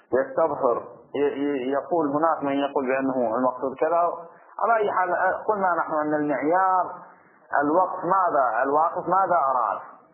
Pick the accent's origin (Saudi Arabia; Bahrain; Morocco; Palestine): Bahrain; يريد الإعم من الذكور والإناث في عرفنا في البحرين هكذا